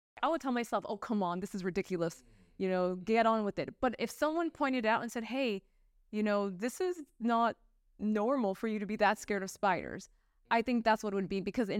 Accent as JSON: {"language": "English", "town": "Los Angeles", "region": "California", "country": "United States", "said": "Because we're from the Los Angeles area and everyone's like, oh, there's so many guns in LA, you're gonna get killed."}